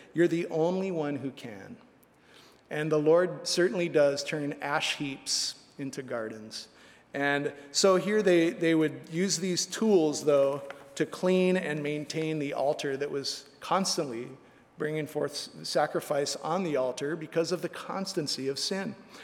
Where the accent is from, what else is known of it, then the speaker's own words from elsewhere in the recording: Hawaii, United States; growing up on the North Shore, I spent a lot of time actually on ranches out there. My parents' old friends lived on ranches in Mokulia area and stuff.